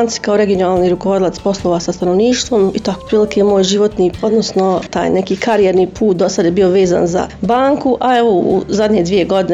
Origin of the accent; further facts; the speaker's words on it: Zenica, Federation of Bosnia and Herzegovina, Bosnia & Herzegovina; Iz Zenice sam, ovdje sam završila osnovnu školu, gimnaziju, fakultet sam završila, to je Sarajevski fakultet, Univerzitet u Sarajevu, znači ekonomski fakultet u Sarajevu i tamo sam magistrirala i radim svoj čitav životni vijek u Zenici.